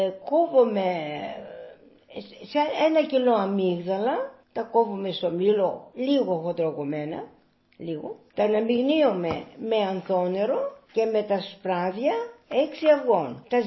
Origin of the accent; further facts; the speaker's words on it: Kymi, Central Greece, Greece; Γεννήθηκα το 1940, μεγάλωσα στη Κήμη, έβγαλα το γυμνάσιο στη Κήμη.